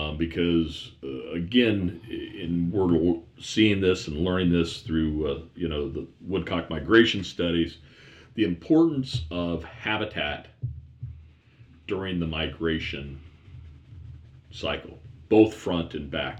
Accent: Ohio, United States; As some of you may know, I grew up in Ohio. My father was a conservation officer there.

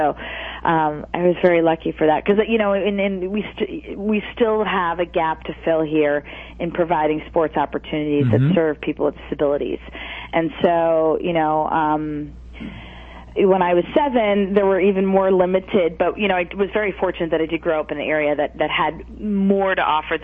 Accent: Huntington, New York, United States; I grew up in Huntington, Long Island, and I actually still get my prosthetic legs made on the island.

